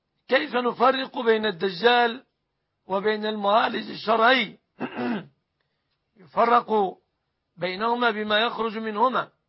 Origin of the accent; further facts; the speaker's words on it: Egypt; أسأل الله أن يحفظ بلادنا مصر